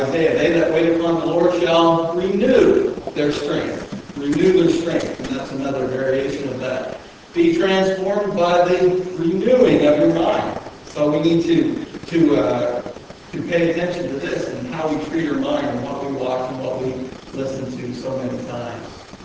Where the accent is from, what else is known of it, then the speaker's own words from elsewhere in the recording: Nova Scotia, Canada; I was born and raised in Nova Scotia, and I was born into a church-going home.